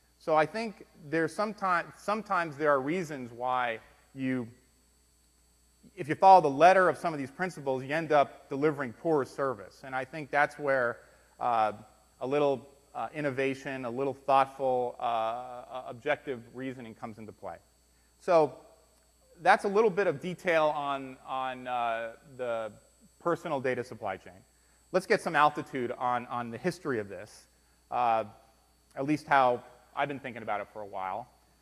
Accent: Miami, Florida, United States; moved away; I grew up in Miami, Florida. I haven't been back. I haven't lived there in probably 35 years.

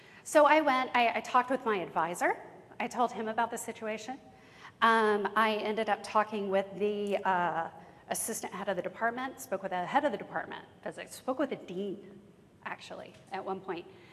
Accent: Alabama, United States; born there; I was born in Alabama, I call her mama.

